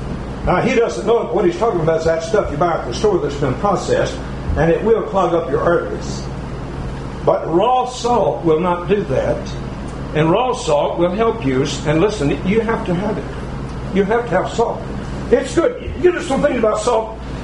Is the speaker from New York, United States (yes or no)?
no; Alabama, United States; When I was a little boy growing up in North Alabama, we didn't have freezers for our meat.